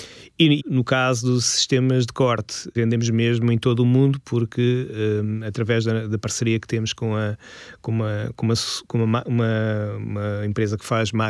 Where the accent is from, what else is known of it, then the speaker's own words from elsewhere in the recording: Portugal; para já porque somos portugueses e temos orgulho nisso.